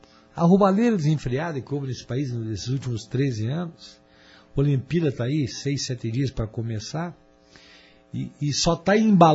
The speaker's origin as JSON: {"language": "Portuguese", "town": "Matos Costa", "region": "Santa Catarina", "country": "Brazil", "said": "porque nós somos de Matos Costa, senhor doutor."}